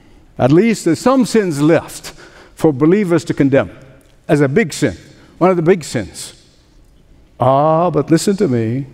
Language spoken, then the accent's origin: English; Egypt; drummed in my ear as a boy growing up in Egypt.